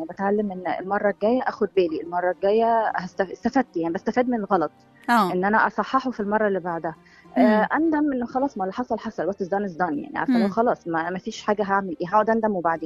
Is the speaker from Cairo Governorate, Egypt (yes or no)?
yes; Cairo, Cairo Governorate, Egypt; انا من القاهره.